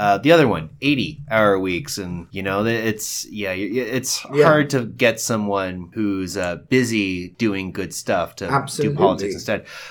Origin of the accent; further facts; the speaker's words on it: Burlington, Ontario, Canada; I'm from Burlington. I say that I'm from Hamilton because I'm a coarse individual, but I actually grew up in Burlington. I am from Burlington.